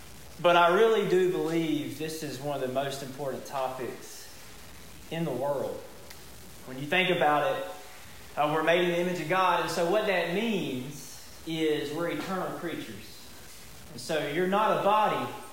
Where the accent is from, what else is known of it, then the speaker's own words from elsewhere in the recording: Southern United States, United States; I grew up here in the Bible Belt.